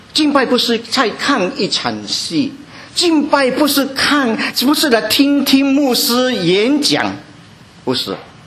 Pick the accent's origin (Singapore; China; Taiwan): Singapore; 我不知道国内有没有讲做礼拜这个词。我们新加坡